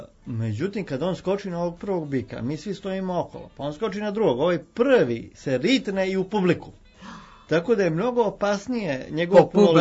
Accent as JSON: {"language": "Serbian", "country": "Serbia"}